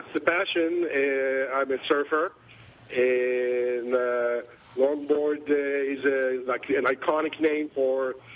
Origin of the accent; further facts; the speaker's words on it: Israel; moved away as an adult; So some of you may know I wasn't born here. I was born in Israel.